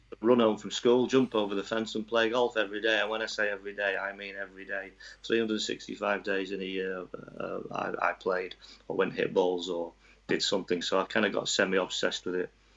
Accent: Worsley, North West England, United Kingdom; I grew up in Manchester Worsley. I live right by a golf course, so I was very lucky.

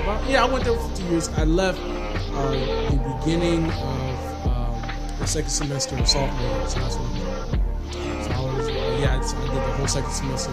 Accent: Detroit, Michigan, United States; now in Florida, United States; Because I'm originally from Detroit, so I didn't go.

